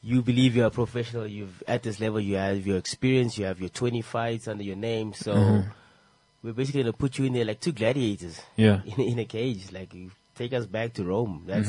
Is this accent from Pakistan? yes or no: no; Namibia; But, you know, growing up in Namibia or growing up anywhere, it was like school first, education first.